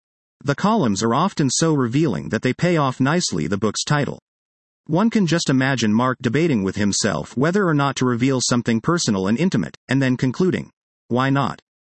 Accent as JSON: {"language": "English", "town": "Montreal", "region": "Quebec", "country": "Canada", "tie": "born or raised there", "said": "growing up in Montreal, where laughing among friends was a full-time activity, no one kept a straight face."}